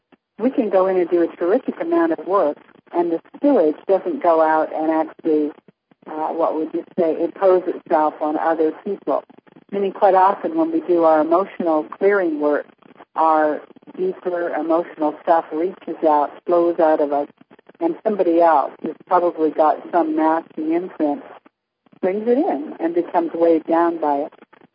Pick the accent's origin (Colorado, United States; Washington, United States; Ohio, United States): Washington, United States; And I'm from Washington State, where Bob and I live in a very, very rainy area.